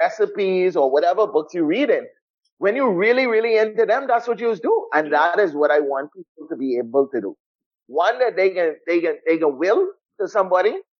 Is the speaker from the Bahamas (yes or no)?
yes; Nassau, New Providence, Bahamas; I was brought up in Nassau, yeah. Mainly in South Beach. My parents are, all our life we've lived in South Beach.